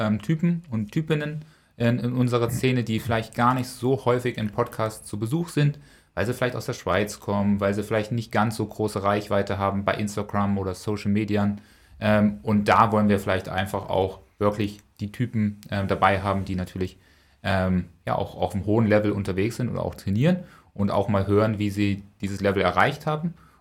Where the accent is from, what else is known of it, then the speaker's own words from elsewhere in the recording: Braunschweig, Lower Saxony, Germany; Ist für einen Braunschweiger Verein am Start. Also er kommt aus meiner ehemaligen Wohnheimat oder meiner Heimat.